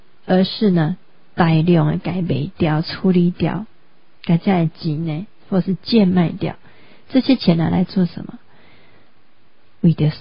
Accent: Taiwan

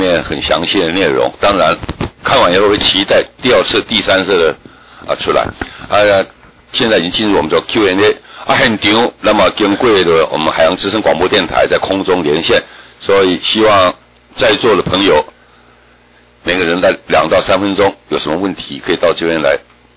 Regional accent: Taiwan

